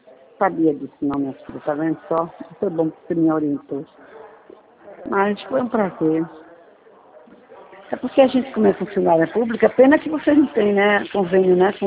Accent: Northeast Region, Brazil; como eu gosto muito de praia, sempre morei em praia, também eu sou do Nordeste, né? Aí eu vim para cá.

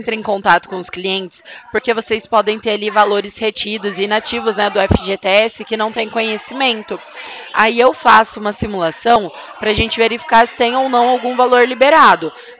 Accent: Presidente Prudente, São Paulo, Brazil; Presidente Prudente.

